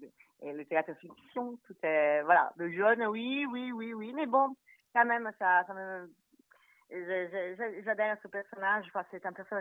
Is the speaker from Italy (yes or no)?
yes; Rome, Lazio, Italy; French is a second language; Eh bien, moi, je suis de Rome.